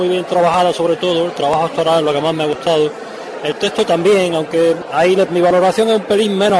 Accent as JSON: {"language": "Spanish", "town": "Granada", "region": "Andalusia", "country": "Spain", "said": "yo vengo de Granada"}